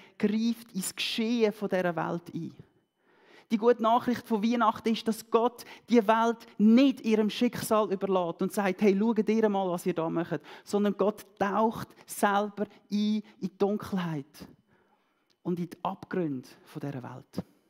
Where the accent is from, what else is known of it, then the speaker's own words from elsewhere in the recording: Switzerland; Klar, wir sind Schweizer und wir sind alle erwachsen und so.